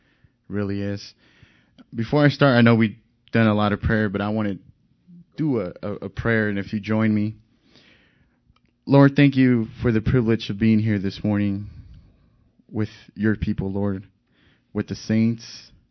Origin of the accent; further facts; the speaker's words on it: Denver, Colorado, United States; born there; My dad's Mexican. My mom's from Central America. And I was born here in Denver, Colorado.